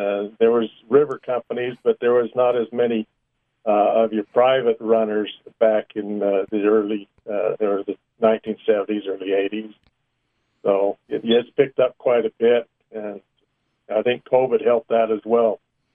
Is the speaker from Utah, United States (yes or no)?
yes; Granger, Utah, United States; I grew up in Granger, Utah, which is part of Salt Lake, but was on the outskirts.